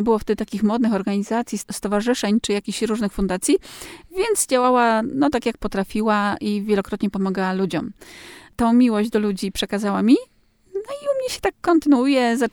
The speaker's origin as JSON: {"language": "Polish", "town": "Olsztyn", "region": "Warmian-Masurian Voivodeship", "country": "Poland", "tie": "born or raised there", "said": "Jestem rodowitą olsztynianką, urodziłam się w Olsztynie i zamiłowanie do Warmii, do regionu tutaj naszego, no jakby tak wyssałam z mlekiem matki, mimo że moja mama pochodzi z Kieleckiego"}